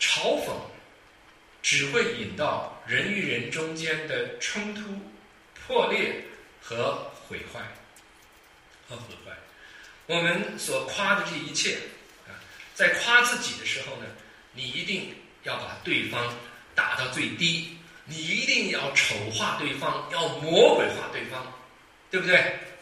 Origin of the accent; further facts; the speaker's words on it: Taiwan; moved away as an adult; now in United States; 我在台湾长大，那么在台湾受教育啊，然后呢再到美国来读研究所啊。